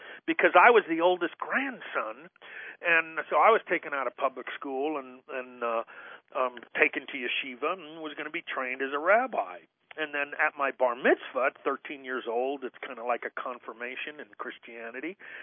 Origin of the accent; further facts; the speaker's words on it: Los Angeles, California, United States; I was graduated high school in 1966 in Los Angeles, and was born and raised in Los Angeles. And I actually love Los Angeles.